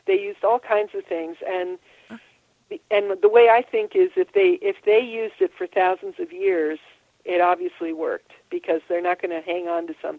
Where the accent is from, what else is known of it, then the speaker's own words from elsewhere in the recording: New England, United States; They're in California, you know. I'm from New England, you know